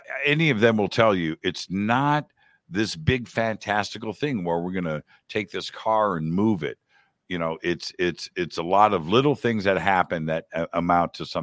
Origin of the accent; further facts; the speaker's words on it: Burbank, California, United States; Pat Price, a former Burbank, my hometown, former Burbank, California police officer